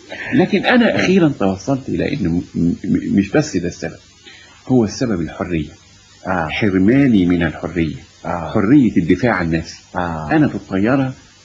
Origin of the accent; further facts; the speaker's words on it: Egypt; فهموا ان انا عاوز ان انا مصري وان انا عاوز الامباسادور بتاعي السفير اكلمه